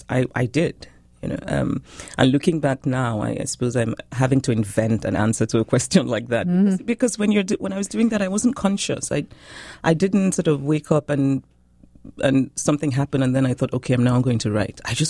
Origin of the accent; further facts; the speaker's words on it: Nigeria; I am Nigerian. I'm a Nigerian who spends a bit of time in America.